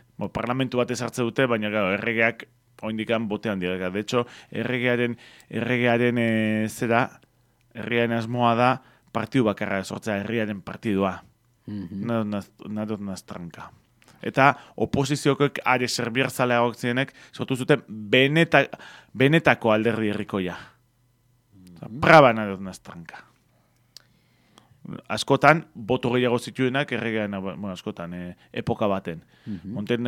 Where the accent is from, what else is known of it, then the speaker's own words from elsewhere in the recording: Mungia, Basque Country, Spain; Ni Mungiakoa naiz